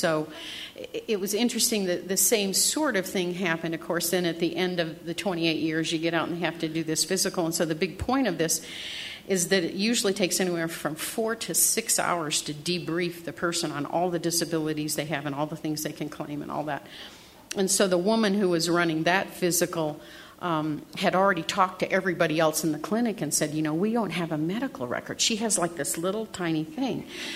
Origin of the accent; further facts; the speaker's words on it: Iowa, United States; I'm from Iowa, and we eat the pigs and the cows and everything that we raise